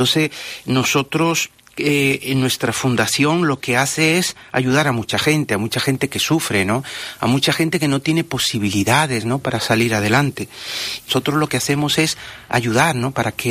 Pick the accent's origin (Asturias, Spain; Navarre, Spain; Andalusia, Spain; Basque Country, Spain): Andalusia, Spain; Córdoba; moved away as an adult; now in Ecuador; Me fui muy joven, a los 20 y tantos me fui allá y realmente vivo allá y soy español, cordobés, pero me siento también un ecuatoriano más